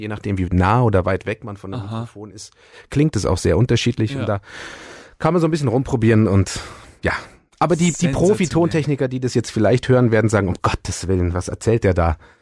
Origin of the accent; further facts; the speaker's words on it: Ulm, Baden-Württemberg, Germany; born there; Ich bin lustigerweise in der Prittwitzstraße in Ulm geboren.